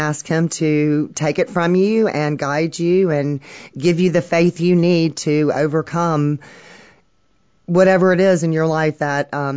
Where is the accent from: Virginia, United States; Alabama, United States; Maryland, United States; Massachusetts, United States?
Alabama, United States; Mobile; now in Daphne, United States; I am from Daphne, Alabama, originally from Mobile, but we moved to Daphne about 3.5 years ago.